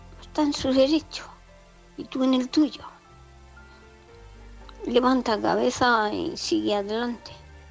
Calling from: Murcia, Region of Murcia, Spain; de Murcia.

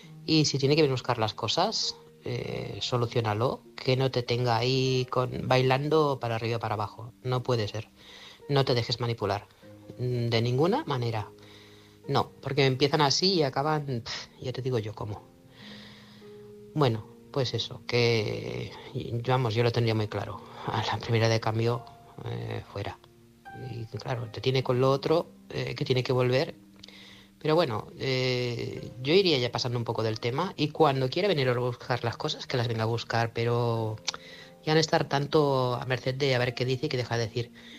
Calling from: Manresa, Catalonia, Spain; corresponsal de Manresa, Barcelona. Buenas noches a todos.

